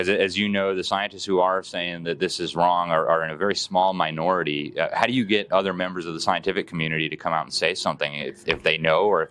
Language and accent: English; Miami, Florida, United States; I'm from Miami. They say my city's going to be flooded.